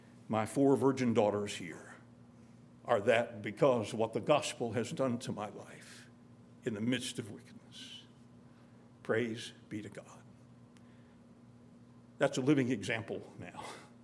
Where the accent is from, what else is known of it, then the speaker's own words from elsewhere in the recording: Oblong, Illinois, United States; As a boy, I grew up in Oblong, Illinois.